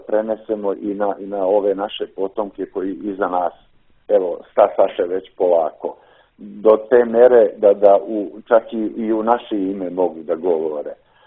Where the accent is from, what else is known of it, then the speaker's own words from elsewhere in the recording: Dečani, Peja District, Kosovo; born there; Ja sam rođen u Dečane